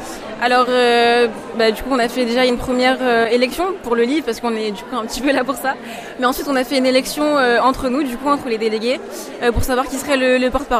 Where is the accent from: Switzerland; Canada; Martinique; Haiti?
Martinique; je viens de la Martinique. Je suis une élève de terminale dans un lycée privé qui s'appelle le séminaire Collège à Fort-de-France.